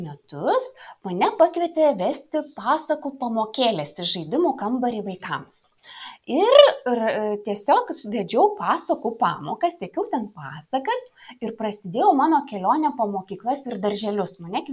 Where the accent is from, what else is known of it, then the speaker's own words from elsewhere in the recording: Panevėžys, Panevėžys County, Lithuania; also born or lived in Vilnius; Panevėžys yra mano gimtasis miestas. Aš čia gimiau, augau, keliavau į darželį, į mokyklą. Taigi visos mano dienos yra praleistos Panevėžyje. Tik mokslus krimtau Vilniuje 3 metus. Bet šiaip visą laiką gyvenu Panevėžyje, todėl jis man pakankamai svarbus.